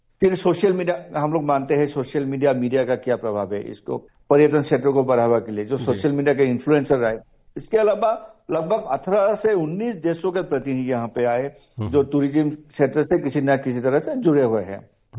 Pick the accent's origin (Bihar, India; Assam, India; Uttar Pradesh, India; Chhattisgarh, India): Assam, India; आज असम के जो यूनिक रिच कल्चर है, क्योंकि मैं भी उस प्रदेश से बिलोंग करता हूँ